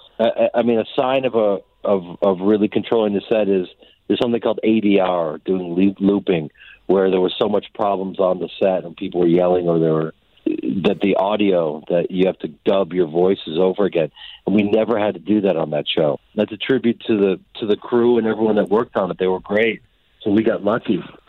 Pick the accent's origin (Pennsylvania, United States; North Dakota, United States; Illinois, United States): Illinois, United States; Chicago; You know, I'm a guy from Chicago who's a stage actor